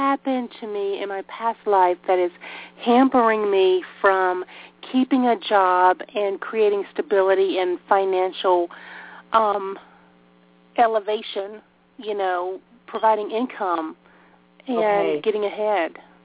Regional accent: North Carolina, United States; I'm from North Carolina.

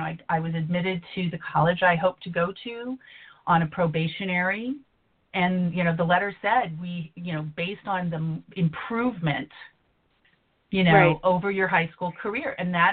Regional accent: California, United States; growing up in California in the, you know, late 70s, early 80s, self-medicating opportunities were readily available.

